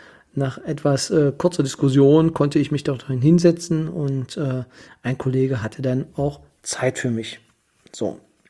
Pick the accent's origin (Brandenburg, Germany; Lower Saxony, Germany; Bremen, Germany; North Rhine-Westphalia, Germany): Brandenburg, Germany; Kyritz; ich selber, wie die meisten wissen, bin aus Küritz.